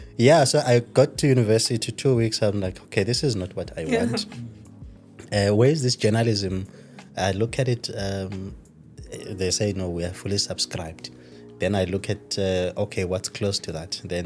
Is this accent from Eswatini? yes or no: yes; Eswatini; also born or lived in Free State, South Africa; So I grew up in Swaziland, now known as Eswatini. But I was born in the Free State, Putarichaba.